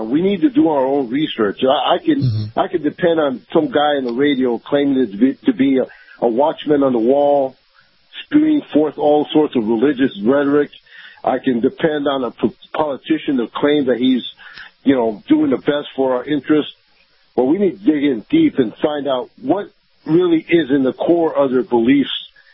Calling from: Tampa, Florida, United States; Good morning, Kyle. … from Tampa.

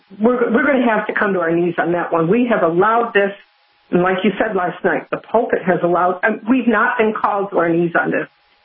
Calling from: Portland, United States; I am from Portland.

